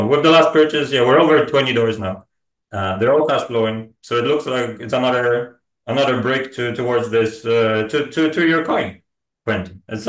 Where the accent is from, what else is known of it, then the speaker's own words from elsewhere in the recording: Poland; English is a second language; I was growing up in Poland in 1980s and 1990s, so exactly when the system has changed.